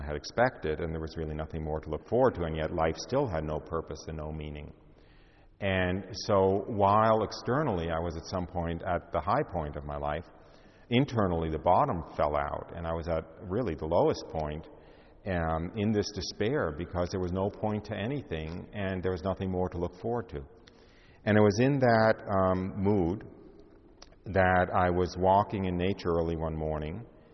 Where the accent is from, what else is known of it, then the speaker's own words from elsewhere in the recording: New York, United States; and I was born and raised outside of New York City. I'm very Jewish.